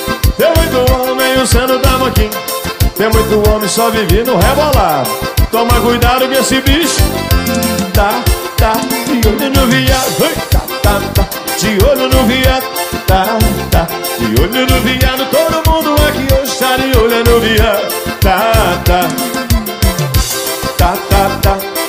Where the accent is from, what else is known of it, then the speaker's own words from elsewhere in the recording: Linhares, Espírito Santo, Brazil; Eu sou lá de Linhares e tô indo pra Bahia.